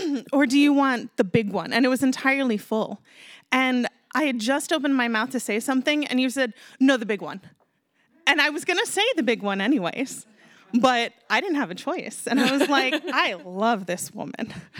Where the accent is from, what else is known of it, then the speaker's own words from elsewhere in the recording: Hawaii, United States; And I'm from Hawaii, so basically every woman out here is already my auntie.